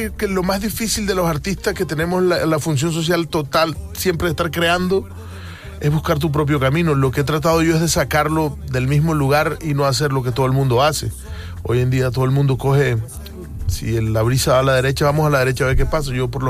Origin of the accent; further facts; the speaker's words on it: Caribbean coast, Colombia; al menos a la parte de la costa norte donde yo soy. Somos muy cálidos.